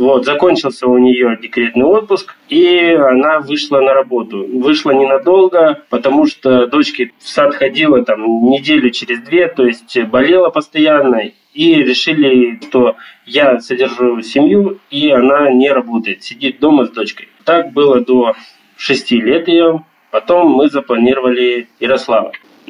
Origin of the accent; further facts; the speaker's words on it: Saint Petersburg, Russia; И я из Санкт-Петербурга.